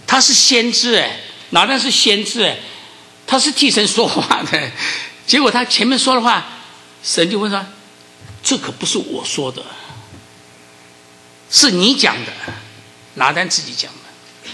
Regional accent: Taiwan; now in United States; 我是在台湾长大的哈，台湾早年是非常的这个反左反共哈，所以鲁迅的东西我从来没有看过，我到美国才真正的读到鲁迅的阿 Q 正传啊。

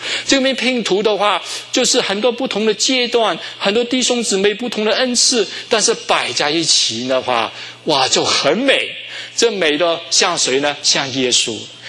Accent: Hong Kong; 我是从香港来的。

